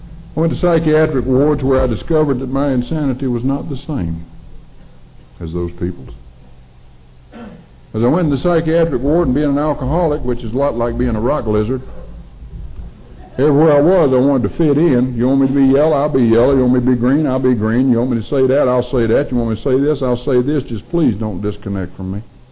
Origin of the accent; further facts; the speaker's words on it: North Carolina, United States; I'm being locked up on a regular basis in the Wake County Jail in my hometown, where my daddy's on the Board of Deacons for 55 years